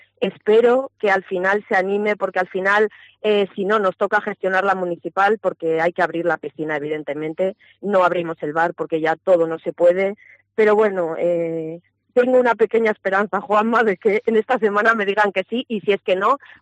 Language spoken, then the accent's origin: Spanish; Vitoria, Basque Country, Spain; now in Villarrín, Spain; yo soy de Vitoria, aunque llevo ya aquí 24 años y me considero ya de Villarrín. Una zona verde, vines aquí y pues eso, es secano, no hay prácticamente vegetación.